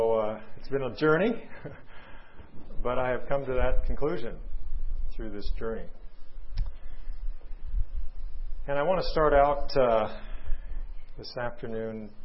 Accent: Paradise, California, United States; from Paradise, California.

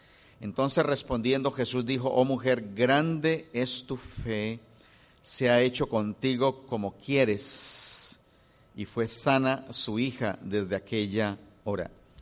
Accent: Colombia; Nosotros venimos del oriente de Colombia, frontera con Venezuela.

